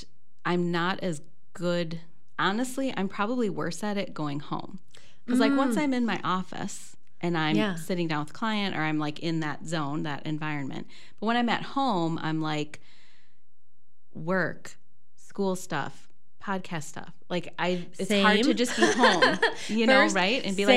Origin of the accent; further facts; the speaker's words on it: Green Lake, United States; Yes, I'm from that side of the state.